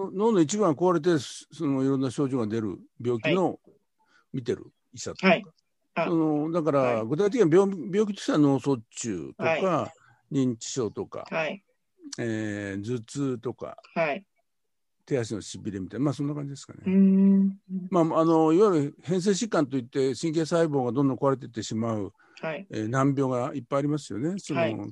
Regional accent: Yamanashi, Japan; 実は僕山梨の出身なんですけど

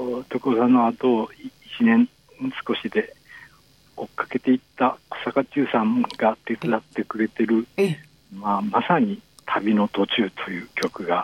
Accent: Nagoya, Aichi, Japan; 生まれ育った町の名古屋で、うん、2日間どんちゃん騒いで

